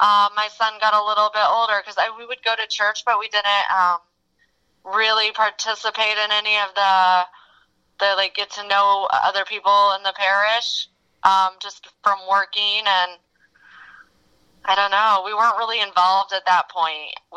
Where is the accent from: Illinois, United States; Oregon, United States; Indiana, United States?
Indiana, United States; Shelbyville; now in Indianapolis, United States; Well, I was born in Shelbyville, Indiana, and in about 2007, my oldest son and myself moved to Indianapolis.